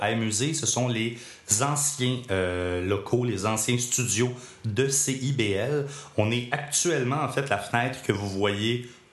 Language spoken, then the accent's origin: French; Montreal, Quebec, Canada; Ils savent qu'on vient de Montréal.